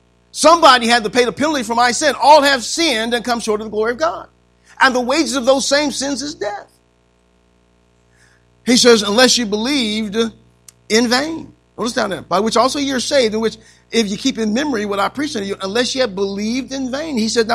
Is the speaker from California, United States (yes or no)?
no; Joliet, Illinois, United States; born there; you'll see that I was born in Joliet, Illinois, February 28th at St. Joseph's Hospital.